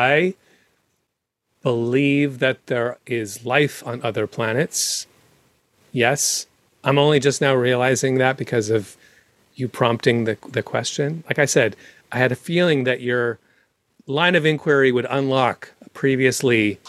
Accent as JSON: {"language": "English", "town": "San Francisco", "region": "California", "country": "United States", "said": "From the Bay Area, from San Francisco. And then way back, parts of what would be considered the Ukraine, but apparently, you know, kicked out of everywhere because of the Jew part."}